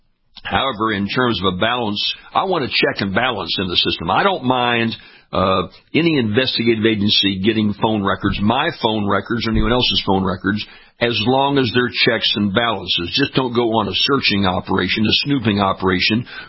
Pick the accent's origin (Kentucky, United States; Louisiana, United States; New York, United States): Louisiana, United States; That's true down in my home state of Louisiana.